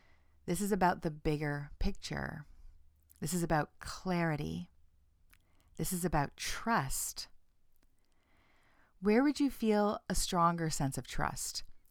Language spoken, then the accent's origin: English; Canada; Politeness as a Canadian value is one that I selectively enjoy as a Canadian. And I feel an absurd pride when a visitor to Toronto says how nice everyone has been.